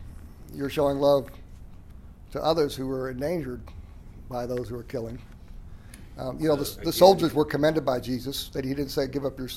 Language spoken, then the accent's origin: English; Phoenix, Arizona, United States; I mean, I grew up in Phoenix, and as a kid, as a carryout boy, they hired a guy who wandered the store undercover looking for shoplifters